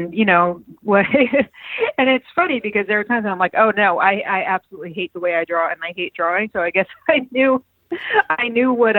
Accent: Manchester, Connecticut, United States; I grew up 2 towns outside of Hartford, Connecticut, a place called Manchester.

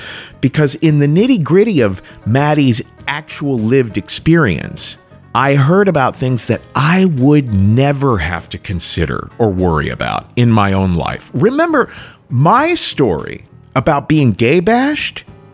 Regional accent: Cincinnati, Ohio, United States; Raya Milton in my hometown, Cincinnati, were killed just last week.

